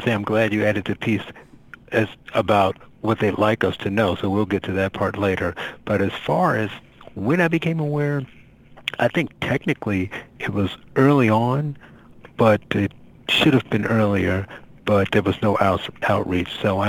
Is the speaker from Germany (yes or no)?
no; Gary, Indiana, United States; But being born and raised in Gary, Indiana, which is predominantly Democrat and Black, the Republicans didn't really come and ask for my vote.